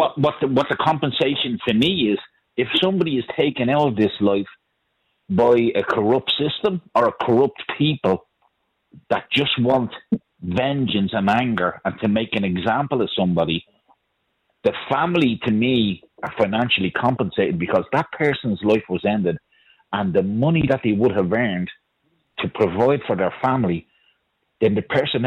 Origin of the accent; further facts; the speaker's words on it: Ireland; as an Irish man and as a grandfather as a man who was in the Irish Army